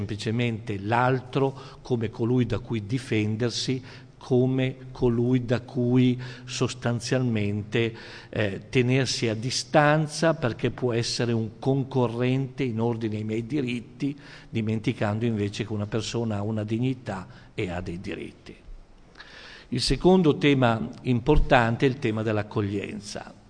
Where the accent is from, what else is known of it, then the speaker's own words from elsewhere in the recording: Cremona, Lombardy, Italy; io sono di Cremona, una città come Cremona di 60.000 abitanti